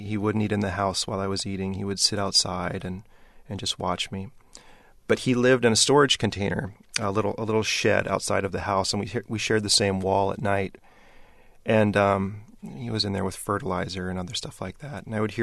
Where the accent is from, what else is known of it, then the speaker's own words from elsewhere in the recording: United States; There were a lot of people that didn't, and I'm sure me being an American had something to do with that.